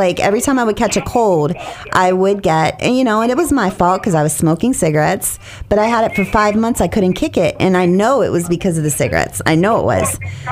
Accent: Steubenville, Ohio, United States; You know, that's my home state, Ohio.

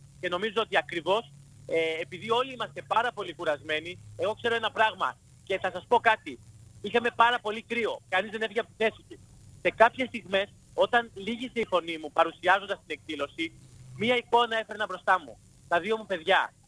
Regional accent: Macedonia, Greece; εμείς ως Μακεδόνες, ως Έλληνες, ως ομογενείς, ξέρουμε να απαντάμε με αυτό που έχουμε.

